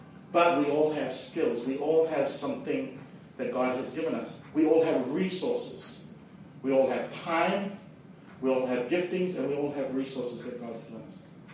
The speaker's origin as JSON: {"language": "English", "country": "Singapore", "said": "You know, I come from Singapore where people are defined by their or the careers."}